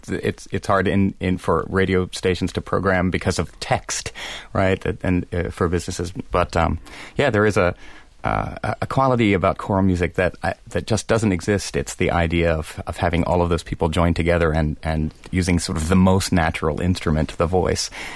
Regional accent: East Coast, United States; now in Wisconsin, United States; So, and I'm from back east. So coming to Wisconsin, you know, there are so many

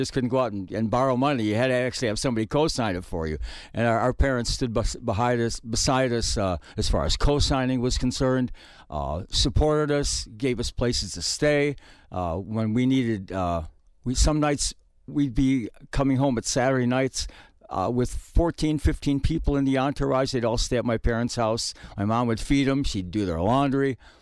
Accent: Whitewater, Wisconsin, United States; It all began, we grew up in Whitewater, Wisconsin, so we had the university there.

